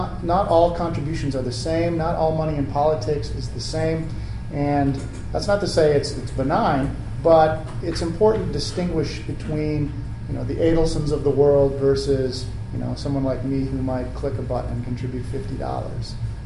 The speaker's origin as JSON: {"language": "English", "region": "Minnesota", "country": "United States", "said": "So, I come from Minnesota originally and seen Target being pilloried in the press"}